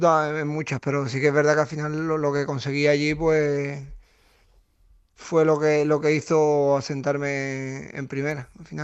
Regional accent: Seville, Andalusia, Spain; moved away; Yo salí de Andalucía, de Sevilla

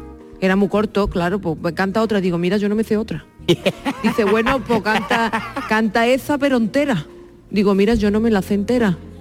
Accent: Jerez, Andalusia, Spain; born there; nací en Jerez.

